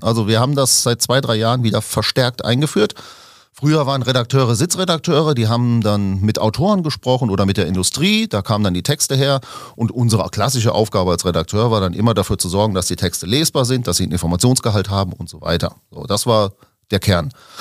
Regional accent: Rhineland-Palatinate, Germany; ursprünglich komme ich aus dem Westerwald, bin Jahrgang 77.

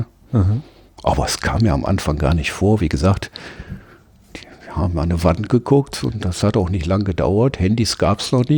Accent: Duisburg, North Rhine-Westphalia, Germany; accent: Duisburg; Und mein Duisburger Akzent hat mich dann, nochmal rausgehauen.

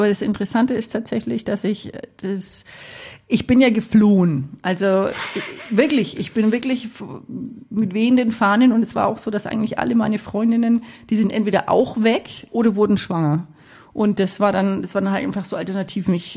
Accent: Hof, Bavaria, Germany; moved away as an adult; also born or lived in Fürth; Ich bin aufgewachsen in Hof und bin aber sehr schnell geflüchtet. Also mit 18, sobald es möglich war, habe ich echt meine Koffer gepackt. Und revidiere natürlich, ich bin ja eine Rückkehrerin.

